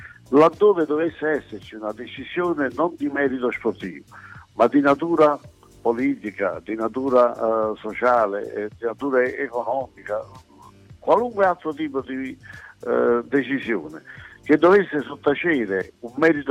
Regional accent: Naples, Campania, Italy; io sono napoletano di Napoli e vivo a Napoli

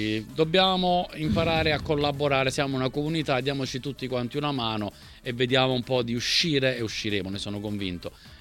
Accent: Naples, Campania, Italy; sono napoletano, figurati.

